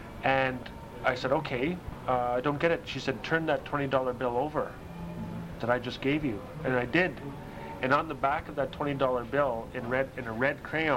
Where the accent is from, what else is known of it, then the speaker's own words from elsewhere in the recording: Fort Smith, Arkansas, United States; And at that time, when I had land in a trailer in my hometown of Fort Smith, and that's where I wrote, and I lived